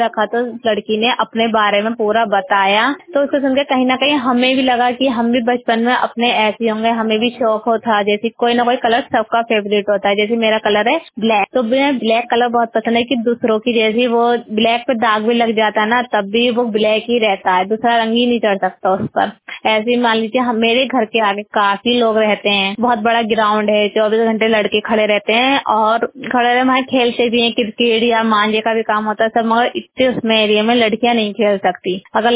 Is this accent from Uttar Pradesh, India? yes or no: yes; Bareilly, Uttar Pradesh, India; और मैं बरेली की रहने वाली हूँ, हज्जापुर में रहती हूँ।